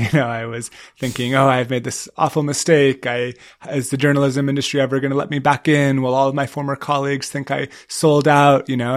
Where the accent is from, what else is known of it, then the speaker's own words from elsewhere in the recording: San Francisco, California, United States; moved back to my hometown of San Francisco.